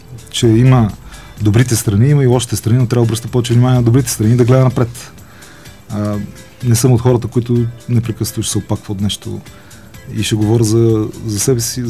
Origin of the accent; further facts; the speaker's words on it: Sofia City, Bulgaria; born there; Роден съм до Герана.